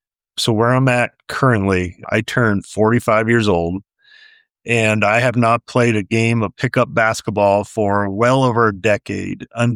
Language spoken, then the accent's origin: English; Ohio, United States; I mentioned growing up in Ohio, and Ohio was a great place to be a baseball fan